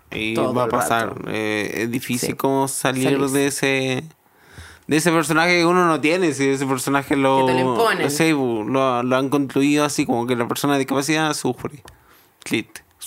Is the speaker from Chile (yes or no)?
yes; Vicuña, Coquimbo, Chile; Si soy de Vicuña, en una ciudad chica, que yo creo que eso es mejor. O sea, haber nacido en una ciudad chica es